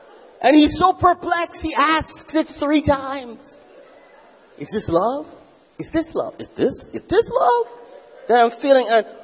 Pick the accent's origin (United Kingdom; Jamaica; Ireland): Jamaica; Now, I grew up in Jamaica.